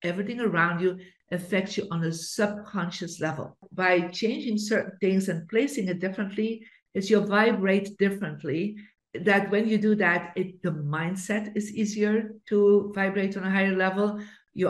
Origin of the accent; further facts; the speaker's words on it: Bruges, Flanders, Belgium; I was born in Belgium in a beautiful city called Bruges that is world renowned. For the beauty, and they call it the Venice of the North. So you think about Venice, but in a smaller version. And so I grew up in a lower middle class family